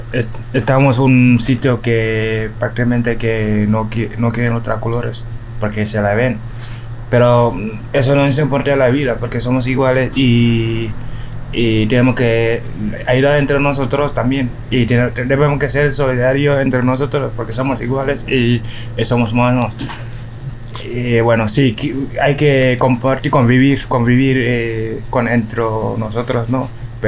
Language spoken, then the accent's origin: Spanish; Senegal; now in Carcaboso, Spain; bueno, tengo 20 años, eso, y vengo de Senegal.